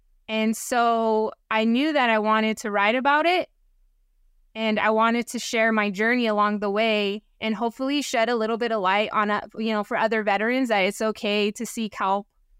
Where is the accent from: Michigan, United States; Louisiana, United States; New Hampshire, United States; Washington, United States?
Washington, United States; originally, I chose to go southbound because I like to kind of go against the grain. But then also, I'm from Washington, and my family lives in Washington.